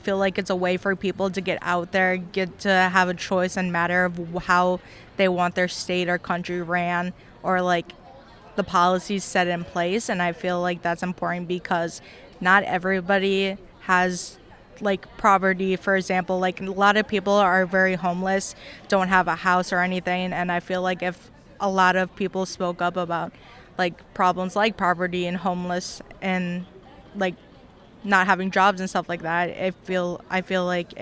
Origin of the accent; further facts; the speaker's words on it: Milwaukee, Wisconsin, United States; also born or lived in Madison / West Allis; I'm born in Wisconsin, raised in Wisconsin. I grew up in Madison for quite some time. Then I moved here to Milwaukee. I lived in West Allis.